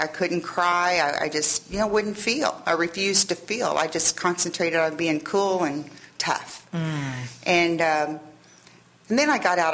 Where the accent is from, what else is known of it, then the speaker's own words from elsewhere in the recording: Henderson, Kentucky, United States; I grew up in Henderson. I went to grade school and high school in Henderson and college in Owensboro.